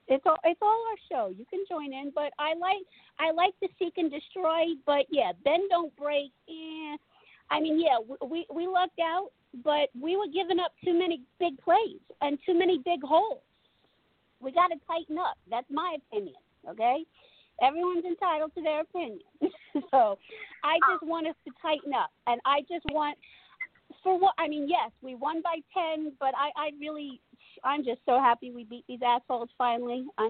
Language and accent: English; New York, United States; Hey, I'm a New Yorker, and I expect greatness.